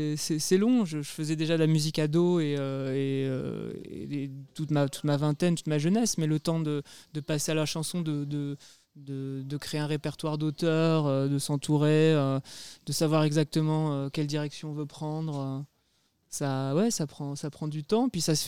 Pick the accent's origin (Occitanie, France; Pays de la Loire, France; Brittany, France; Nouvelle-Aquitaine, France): Occitanie, France; Montpellier; now in Paris, France; je suis montpelliérain. Donc, j'ai la chance de pouvoir jouer de plus en plus régulièrement dans ma région d'origine, qui est l'Occitanie. Et voilà, je suis expatrié à Paris, enfin en région parisienne depuis presque 20 ans maintenant